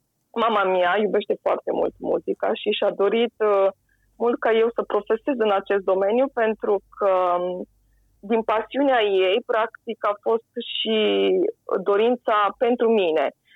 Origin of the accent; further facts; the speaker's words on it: Hunedoara, Hunedoara County, Romania; born there; M-am născut în Hunedoara, chiar în orașul Hunedoara, într-o familie de credincioși baptiști.